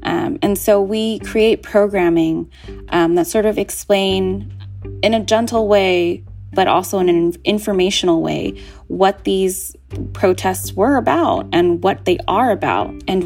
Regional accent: Oakland, California, United States; I grew up in the Oakland Public Libraries. It's really where my heart is, especially growing up in an immigrant family where my parents didn't know English, right?

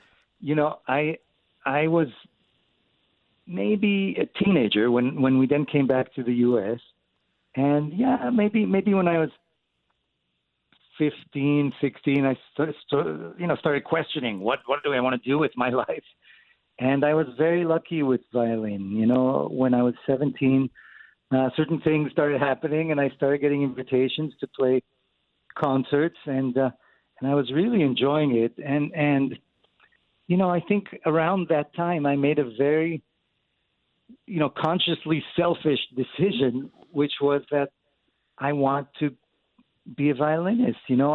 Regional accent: Jerusalem, Jerusalem District, Israel; When I was growing up in Jerusalem in the 1970s, music was really everywhere, and it was part of everybody's education.

